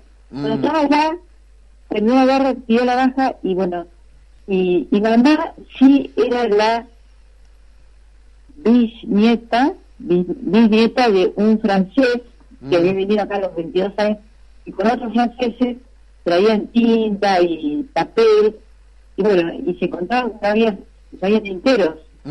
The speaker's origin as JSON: {"language": "Spanish", "town": "Corning", "region": "New York", "country": "United States", "tie": "born there", "said": "Y ahí nací yo, en Estados Unidos, en Corning."}